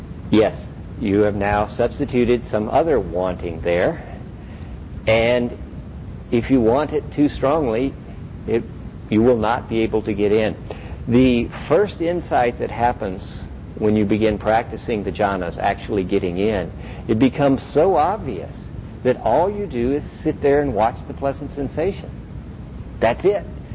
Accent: California, United States; Not because I come from California. That doesn't give me any authority at all.

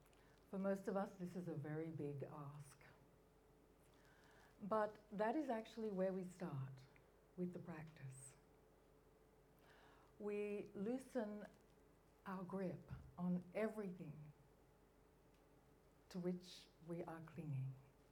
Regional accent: Australia; I'm from Australia.

